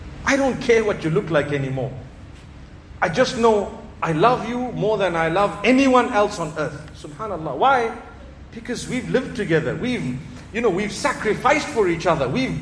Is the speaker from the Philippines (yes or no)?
no; Zimbabwe; I come from Zimbabwe, where food being wasted is not really an option